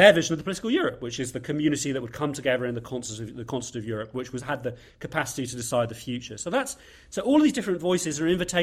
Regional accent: United Kingdom; So I thought that since I'm British and I'm Jewish, I feel that the book is British and Jewish enough by me having written it.

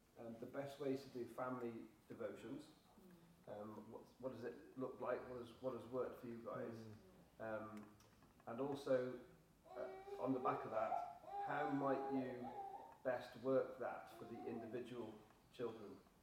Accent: Bristol, South West England, United Kingdom; I'm from Bristol.

